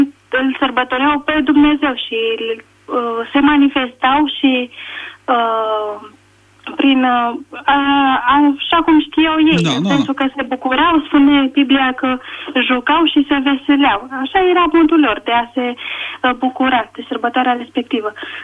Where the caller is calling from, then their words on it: Chitila, Ilfov, Romania; din Chitila.